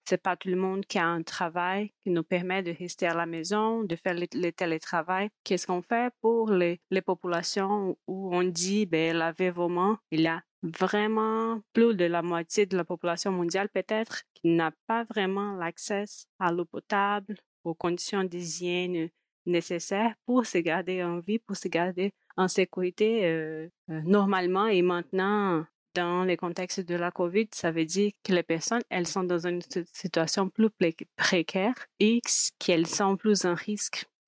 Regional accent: Brazil; French is a second language; now in Montréal, Canada; Je suis brésilienne d'origine. J'habite à Montréal depuis 7 ans déjà.

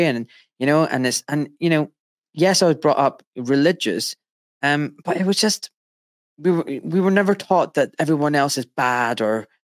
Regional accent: Scotland, United Kingdom; now in England; over to this country, Scotland. I don't live in Scotland anymore. I just live outside London. But, I'm British, Scottish.

